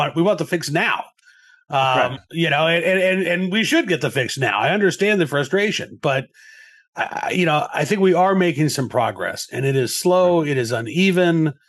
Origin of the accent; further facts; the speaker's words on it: Massachusetts, United States; born there; now in Virginia, United States; And, you know, I was born in Massachusetts. I live in Virginia now.